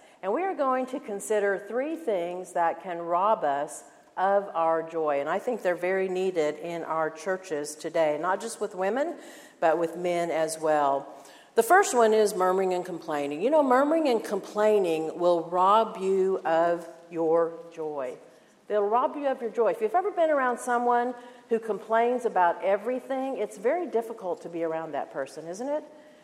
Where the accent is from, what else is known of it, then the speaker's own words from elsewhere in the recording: Oshkosh, Wisconsin, United States; born there; I was born in Wisconsin. Oshkosh, by gosh. So 70 years ago, so that tells you how old I am.